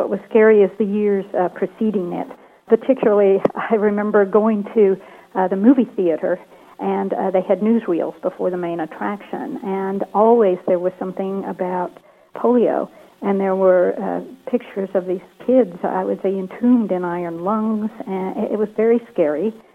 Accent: Kingsport, Tennessee, United States; When I was a child growing up in Kingsport, Tennessee, it was prior to the polio vaccine era.

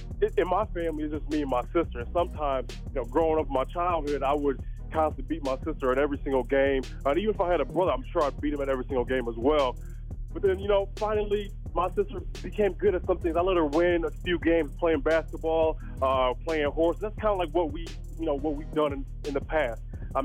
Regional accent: Ohio, United States; I do understand I'm from Ohio

